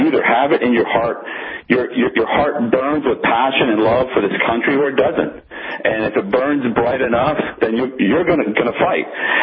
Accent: Washington, District of Columbia, United States; now in California, United States; I grew up in Washington, D.C. That's where I was born, and I was raised there. I didn't come to California until 1987.

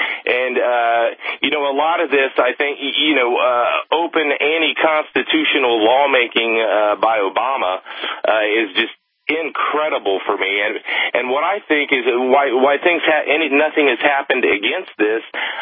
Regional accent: Kettering, Ohio, United States; now in France; since I'm from Kettering, Ohio, originally living in France now

